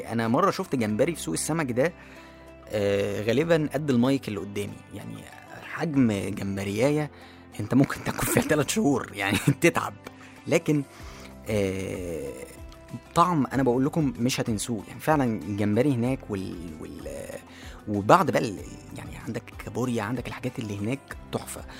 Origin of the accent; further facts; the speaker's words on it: Egypt; لكنه الصناعة دي موجودة هنا عندنا في مصر